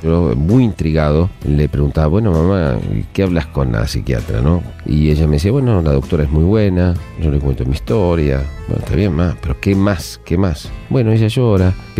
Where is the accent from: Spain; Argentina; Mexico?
Argentina; No soy un ex ministro de gobierno de España, sino soy un escritor argentino